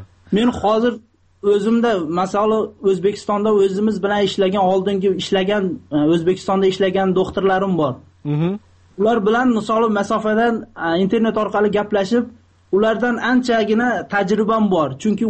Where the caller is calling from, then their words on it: Russia; Men Rossiyadaman hozir.